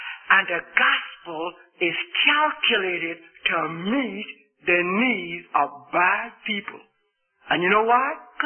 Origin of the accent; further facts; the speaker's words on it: Scotland, United Kingdom; after I came from Scotland